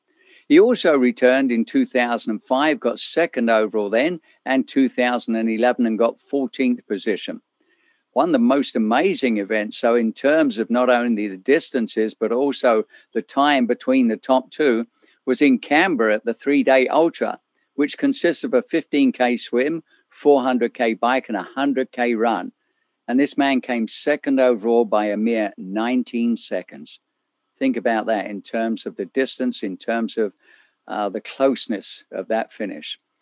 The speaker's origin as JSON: {"language": "English", "town": "Penticton", "region": "British Columbia", "country": "Canada", "tie": "born or raised there", "said": "recorded that here in my hometown of Penticton in 1997 at Ironman Canada."}